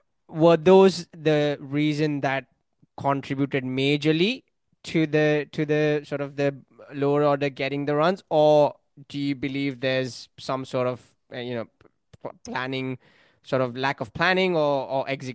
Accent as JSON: {"language": "English", "country": "Australia", "said": "But as an Australian"}